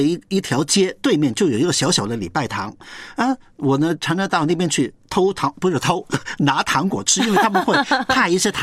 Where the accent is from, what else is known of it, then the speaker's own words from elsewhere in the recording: Hong Kong; 我在香港出生，在香港成长了。